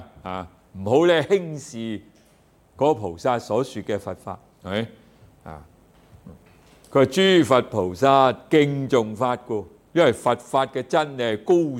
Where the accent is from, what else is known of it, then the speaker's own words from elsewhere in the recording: China; 即係我哋中國人係最興嘅嗰啲秘笈啊，唔會傳俾人嘅